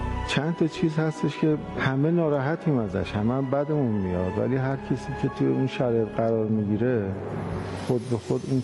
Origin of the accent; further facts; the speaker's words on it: Tehran, Tehran Province, Iran; born there; پدر مادرم اصالتاً نهاوندی هستن، ولی خودمون 4 تا خواهر برادری متولد تهران هستیم.